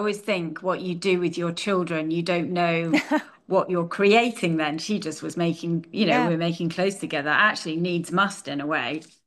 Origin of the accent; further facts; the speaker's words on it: North West England, United Kingdom; But yes, I grew up on the Pennines above Manchester.